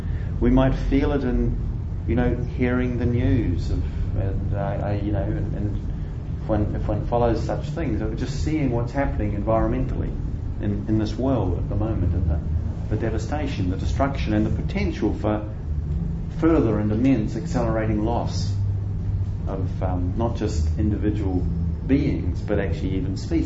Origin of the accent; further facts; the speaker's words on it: New Zealand; did I say I'm from New Zealand?